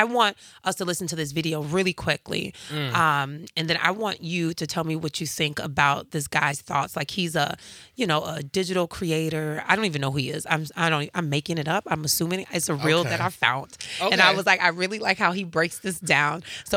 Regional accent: Chicago, Illinois, United States; So I often think about like growing up in Chicago when we used to walk to the church.

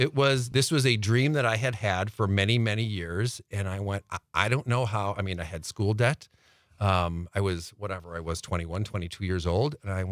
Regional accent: Milwaukee, Wisconsin, United States; I come from the Milwaukee area and worked at WTMJ TV for over two decades.

